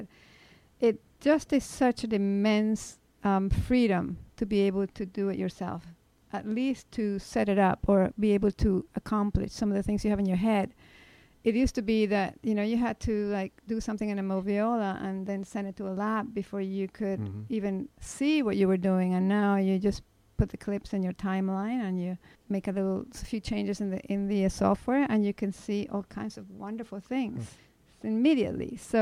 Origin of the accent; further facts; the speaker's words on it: Caracas, Capital District, Venezuela; now in United States; Well, I come from Venezuela, Caracas. I have been in the U.S. since 1974.